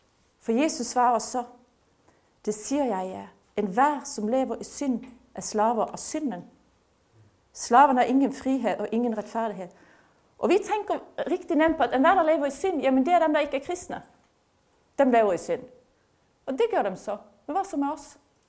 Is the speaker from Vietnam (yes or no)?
no; Norway; Danish is a second language; vi har jo aldrig været slaver, vi er nordmænd.